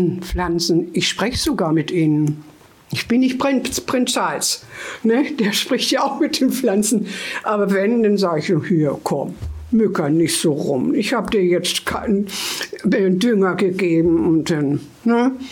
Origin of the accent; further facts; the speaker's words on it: Hameln, Lower Saxony, Germany; wir sind ja aus Hameln und in Hameln hatte Mutti, da haben wir auch in so einer schönen, ruhigen Straße gewohnt